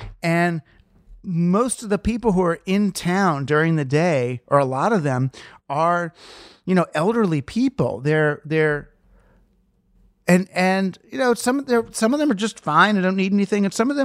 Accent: New York, United States; I'm just one of those people, because I'm from New York, you know, I'm a stoop person.

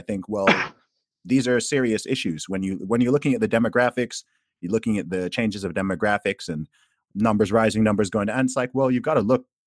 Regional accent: Saudi Arabia; I myself grew up in Saudi Arabia. Mm. Right? I grew up in the Middle East. I grew up in a place similar to yourself without this right to free speech and, you know, essentially a theocracy.

